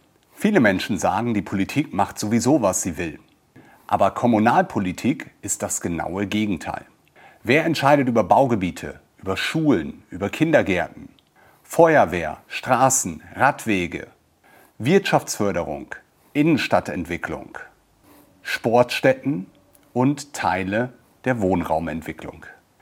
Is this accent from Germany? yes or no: yes; Emlichheim, Lower Saxony, Germany; Bei uns in Emlichheim gab es ja eine etwas turbulentere Wahl der Kandidaten